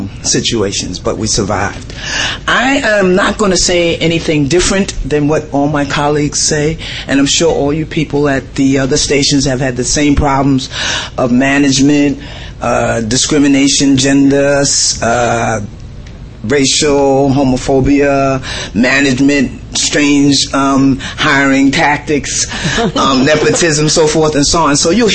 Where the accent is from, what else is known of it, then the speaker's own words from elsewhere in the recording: Brooklyn, New York, United States; I hail from the People's Republic of Brooklyn most proudly.